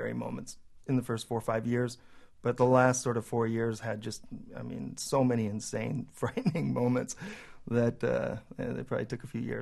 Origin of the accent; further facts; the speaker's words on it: California, United States; also born or lived in Russia; And I'm not a Russian. You know, I'm American. And in some ways, I started becoming, I think, I don't know, almost a little bit more American or Californian in those last few years, like really feeling my roots or something.